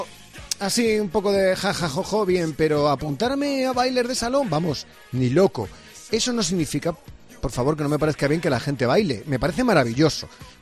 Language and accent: Spanish; Madrid, Community of Madrid, Spain; Mira, yo soy de Madrid. Mis padres de Madrid. Tres de mis cuatro abuelos de Madrid.